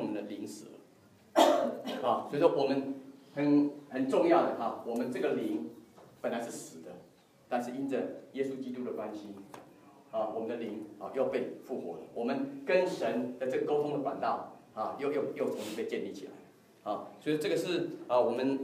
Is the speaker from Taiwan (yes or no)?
yes; Taiwan; 当然在我是来自台湾啊，对，这个台湾这个也是拜偶像拜的很厉害的地方啊